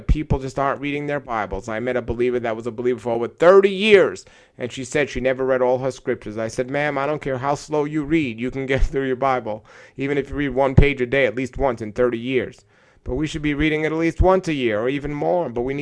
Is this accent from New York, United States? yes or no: yes; New York City, New York, United States; I grew up myself, I grew up an atheist in New York City, and I didn't know much about the scriptures